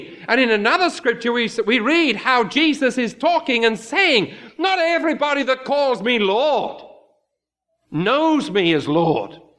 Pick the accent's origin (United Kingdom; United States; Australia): United Kingdom; Of course, I'm British.